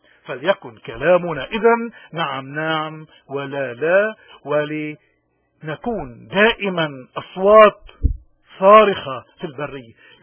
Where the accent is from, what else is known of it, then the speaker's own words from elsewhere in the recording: Lebanon; ونحن كلبنانيين اليوم لأي مذهب انتمينا